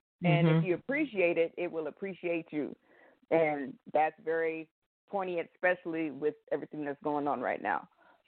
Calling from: Portland, Oregon, United States; I am calling from Portland, Oregon.

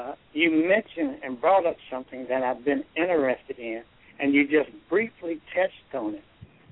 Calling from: California, United States; I'm calling from California.

